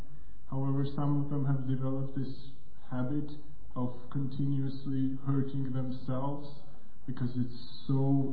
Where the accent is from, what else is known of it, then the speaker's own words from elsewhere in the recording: Georgia; English is a second language; I'm coming from Georgia, which is very far and predominantly Christian country.